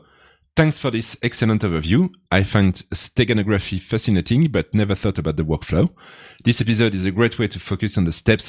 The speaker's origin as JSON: {"language": "English", "country": "France", "second_language": "English", "lives_now": "Switzerland", "said": "I have to be 10 years in Switzerland to get the citizenship. And since I'm from France"}